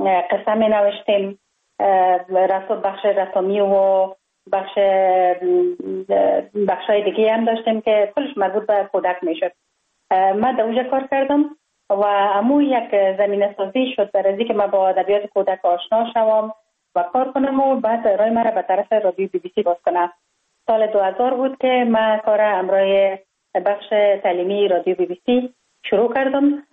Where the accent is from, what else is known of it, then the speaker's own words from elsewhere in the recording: Kabul, Afghanistan; در شهر کابل در محله کوتی سنگی تولد شدم.